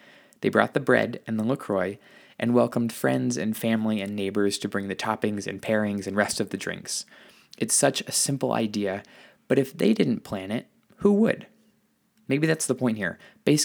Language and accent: English; San Mateo, California, United States; Kitchen Town, San Mateo, California. Naturally, my hometown has this culinary incubator space, but it wasn't really there when I was growing up.